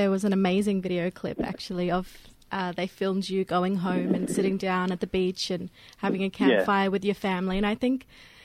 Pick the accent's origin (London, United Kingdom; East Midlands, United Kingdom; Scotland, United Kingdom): East Midlands, United Kingdom; Derby; because I'm from Derby.